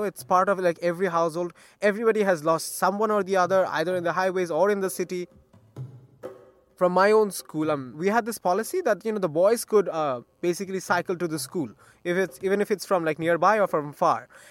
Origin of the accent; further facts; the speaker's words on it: Dhaka, Dhaka Division, Bangladesh; I am a teenager from Dhaka, the capital of Bangladesh, and I am an English medium student